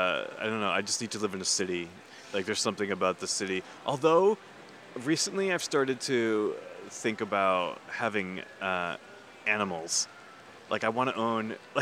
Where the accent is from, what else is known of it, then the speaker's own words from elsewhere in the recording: New Hampshire, United States; also born or lived in Boston, United States; I grew up in New Hampshire, and so Boston's my home city. And I lived there for a very long time